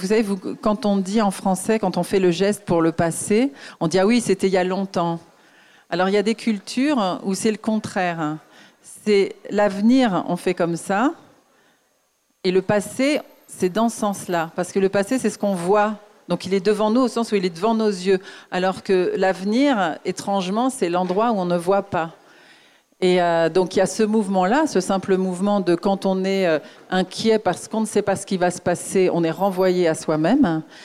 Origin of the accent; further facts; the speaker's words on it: France; Moi, je suis née en France, j'ai toujours grandi en France, toujours vécu en France.